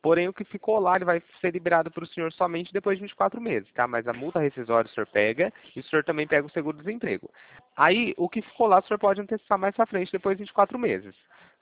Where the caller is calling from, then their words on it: São Paulo, Brazil; eu sou aqui de São Paulo